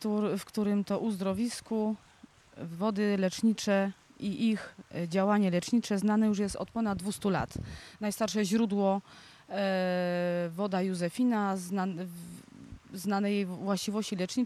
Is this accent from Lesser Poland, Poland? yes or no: yes; Szczawnica, Lesser Poland, Poland; Ja tutaj jestem od urodzenia. Pani jest... Mieszkam w Szawnicy, urodziłam się w Szawnicy.